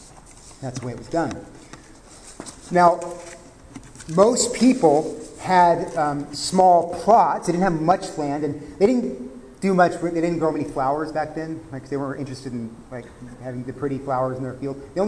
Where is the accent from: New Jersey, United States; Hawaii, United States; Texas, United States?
Texas, United States; I took Spanish growing up in Texas